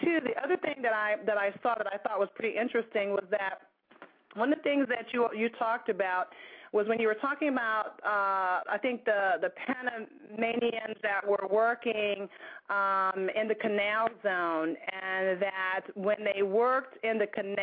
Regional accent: United States; when most times as an American, when you hear about, you know, the islands

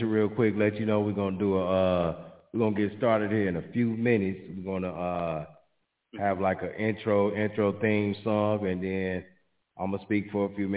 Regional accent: Gary, Indiana, United States; No, I'm from, pretty close. I'm from Gary, Indiana.

